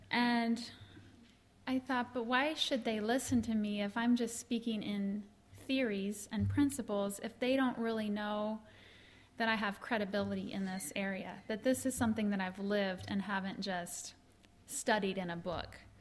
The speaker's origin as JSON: {"language": "English", "town": "Plain City", "region": "Ohio", "country": "United States", "tie": "born or raised there", "said": "I was born and raised in Plain City, Ohio, in what is now a BMA church. I grew up in the country milking goats and taking piano lessons"}